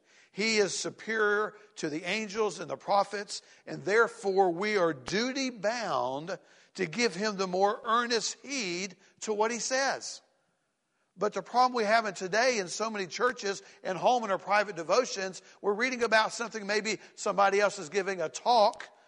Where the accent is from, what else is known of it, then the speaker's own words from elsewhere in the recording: the South, United States; I grew up in the South, and I'm sure it's like this in other places.